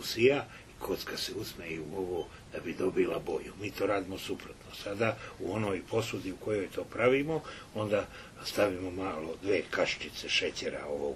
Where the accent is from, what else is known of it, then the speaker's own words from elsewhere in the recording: Arilje, Šumadija and Western Serbia, Serbia; mi smo iz Arilja, u Arilju imali porodicu, imali imanje